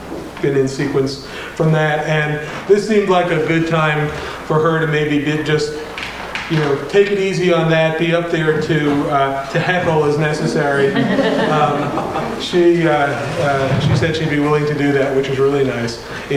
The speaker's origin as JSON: {"language": "English", "town": "East Lansing", "region": "Michigan", "country": "United States", "said": "For those of you who haven't been with us before … from East Lansing, Michigan."}